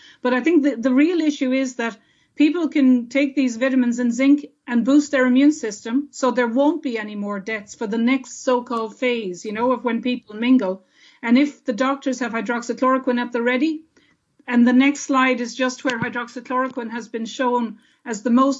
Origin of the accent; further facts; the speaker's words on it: Ireland; I think what we as Irish people need to review